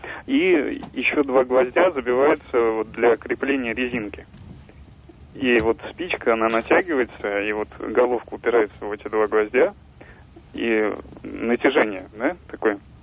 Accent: Baku, Azerbaijan; now in Penza, Russia; Я просто сам из Баку, родной город у меня.

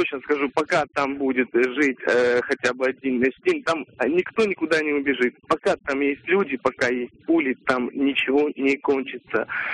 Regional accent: South Ossetia, Georgia; я сам из Южной Осетии.

